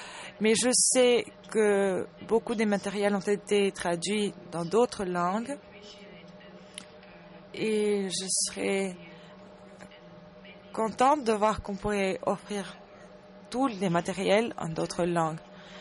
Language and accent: French; Germany; French is a second language; moi, par exemple, je suis allemande